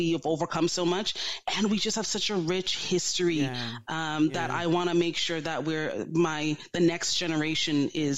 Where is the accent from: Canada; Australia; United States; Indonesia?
Canada; I'm African Canadian, as are you.